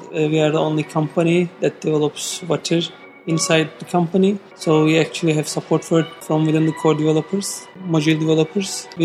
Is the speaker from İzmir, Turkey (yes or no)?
no; Istanbul, Turkey; English is a second language; now in Oslo, Norway; I'm from Opera Software. I live in Oslo. I'm originally from Istanbul.